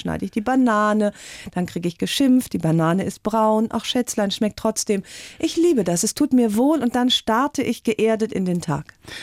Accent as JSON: {"language": "German", "region": "Rhineland", "country": "Germany", "said": "bin ich ja Rheinländerin, wir sind eigentlich ständig zerrüttet"}